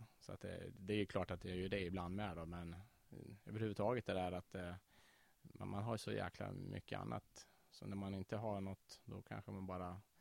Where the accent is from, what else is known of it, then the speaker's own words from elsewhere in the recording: Krylbo, Dalarna County, Sweden; moved away as an adult; now in Örebro, Sweden; Jag är Dalmas, jag är från Avesta, eller Krylbo rättare sagt. Mm. Det är ju 13-14 mil härifrån då.